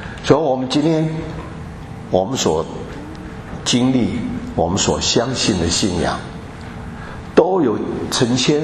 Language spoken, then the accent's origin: Chinese; China; 所以有时候我觉得我们中国人，虽然神是借着以色列百姓来传扬他的真实他的独一，可中国人在古时的时候就知道天地有一位神